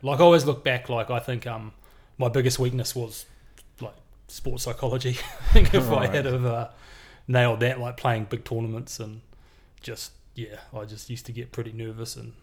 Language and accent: English; Auckland, New Zealand; I went to Linfield College, so it was West Auckland and Mangakiki Golf Course. So you kind of just 10-minute walk from school and leave your clubs there. And so it's a pretty good way to kind of grow up.